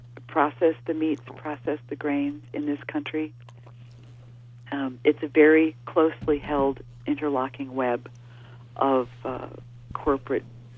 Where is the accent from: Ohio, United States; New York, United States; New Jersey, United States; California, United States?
Ohio, United States; I grew up on farms in Ohio, and part of my childhood farming experience was in a Mennonite, densely populated by Mennonite communities in eastern Ohio.